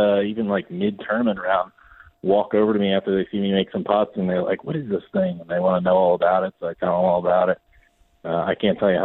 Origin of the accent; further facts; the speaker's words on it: Aston, Pennsylvania, United States; So I'm from Delco myself, from Aston.